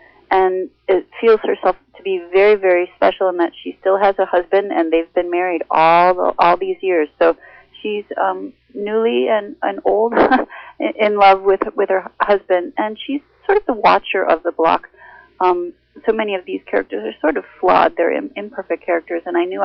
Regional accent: Minnesota, United States; born there; also born or lived in New Orleans, United States; I was born in Minnesota, but I didn't live there, I think, much past my third month of life.

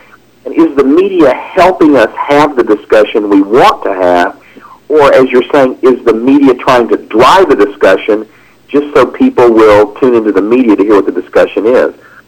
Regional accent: United States; now in Canada; as an American living here

